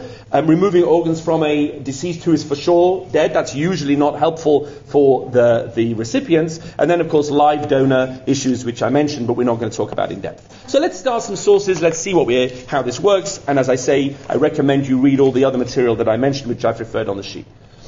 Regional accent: United Kingdom; I, of course, have a different situation here because I'm British

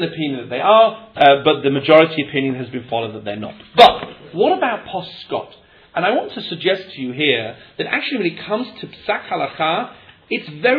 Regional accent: England, United Kingdom; I'm English, I'm into tea.

